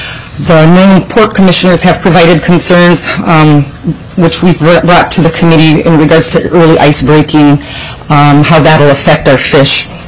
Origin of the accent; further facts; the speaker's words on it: Nome, Alaska, United States; I was born and raised in Nome, a descendant of Inupiaq and a shareholder of Bering Straits Native Corporation and a Nome Eskimo tribal member.